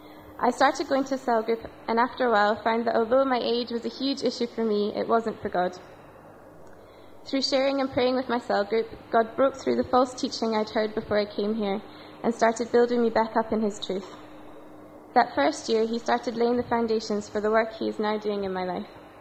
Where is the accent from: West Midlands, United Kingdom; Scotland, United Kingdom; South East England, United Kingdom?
Scotland, United Kingdom; Edinburgh; moved away as an adult; now in Egypt; I'm from Edinburgh in Scotland. I came to Egypt 2 years ago. I was 18 at the time and felt very, very young.